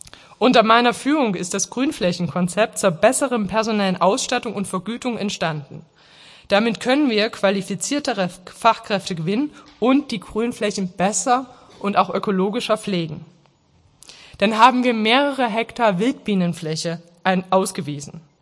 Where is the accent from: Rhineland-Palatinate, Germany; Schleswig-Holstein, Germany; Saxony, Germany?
Saxony, Germany; Dresden; Ich bin 42 Jahre alt, geboren in Dresden, dort auch aufgewachsen, habe da Abitur gemacht und habe mein Studium der Rechtswissenschaften an der TU Dresden absolviert